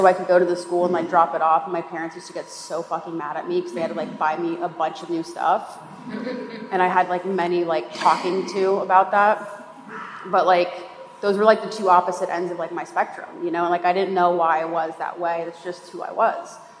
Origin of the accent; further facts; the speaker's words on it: Phoenix, Arizona, United States; I grew up in Phoenix, Arizona with my family. My upbringing was like pretty normal, and then I turned like 5.